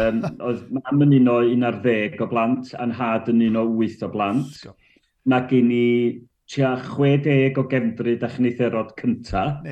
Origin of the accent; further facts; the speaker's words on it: Llanllyfni, Wales, United Kingdom; Ges i ngeni a magu yn Llan Llyfni mewn tyddyn bach ar ochr mynydd o'r enw Cwm Dilyn a Chwm Silyn yn Llan Llyfni.